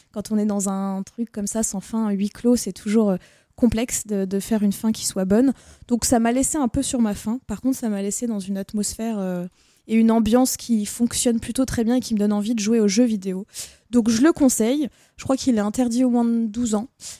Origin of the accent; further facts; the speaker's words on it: France; les questions sociales ne sont pas les mêmes que chez nous en France.